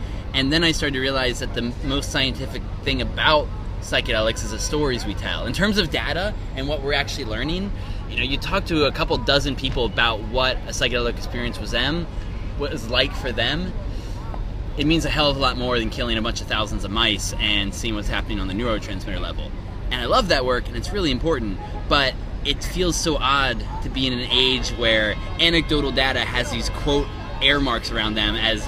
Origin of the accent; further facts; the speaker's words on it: Pennsylvania, United States; I came from Pennsylvania, Dutch country. So I grew up in the church